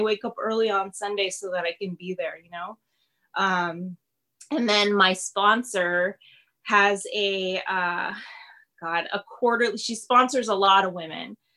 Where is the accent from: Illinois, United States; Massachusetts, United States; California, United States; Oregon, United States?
California, United States; Los Angeles; So I grew up in West LA.